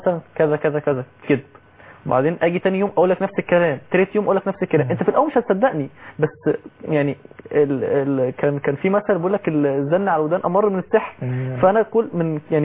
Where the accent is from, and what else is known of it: Egypt